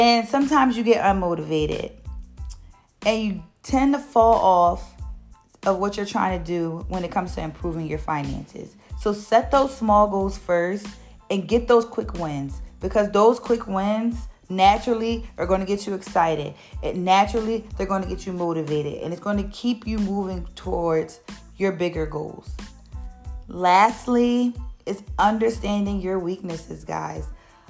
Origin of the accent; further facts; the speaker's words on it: Philadelphia, Pennsylvania, United States; I do get a little bit of homesick. I'm from Philadelphia, for those who don't know. And I've been out here since October.